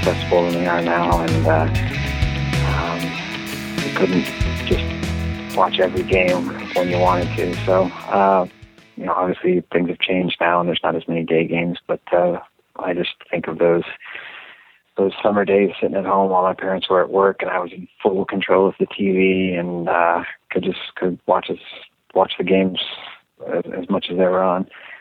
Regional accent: Chicago, Illinois, United States; now in Dallas, United States; from Chicago, although I'm calling from Dallas, Texas right now.

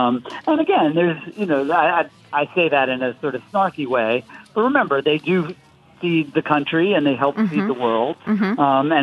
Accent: Florida, United States; that's why you have these gigantic algal blooms in the Gulf and also around my home state of Florida.

